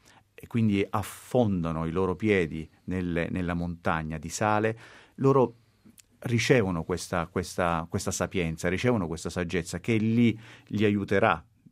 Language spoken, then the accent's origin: Italian; Augusta, Sicily, Italy; also born or lived in Palermo; Io sono nato in Sicilia, a Palermo, ma sono cresciuto ad Augusta, lì dove è ambientato il romanzo, in un paesino della costa orientale, in provincia di Siracusa.